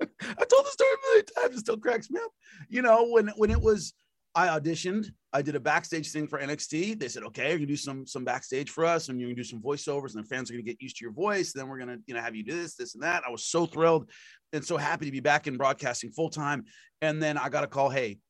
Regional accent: Los Angeles, California, United States; I am from Los Angeles, California.

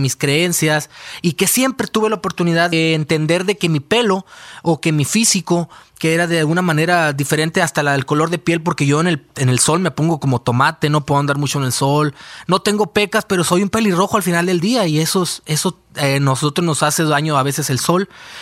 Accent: Hermosillo, Sonora, Mexico; que llegaras a ser de mi tierra de Sonora, de Hermosillo, sabes que somos los número uno en la carrilla

